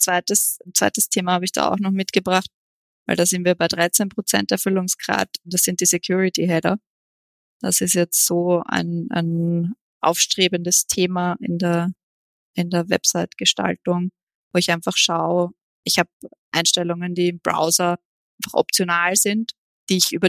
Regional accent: Austria; bei uns in Österreich

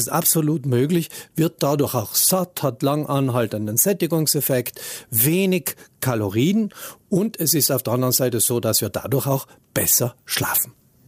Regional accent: Trentino-Alto Adige, Italy; Bei uns in Südtirol

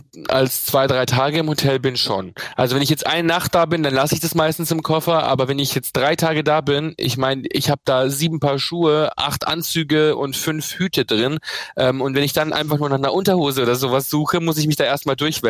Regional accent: Bad Reichenhall, Bavaria, Germany; wenn ich in Bad Reichenhall wohnen geblieben wäre

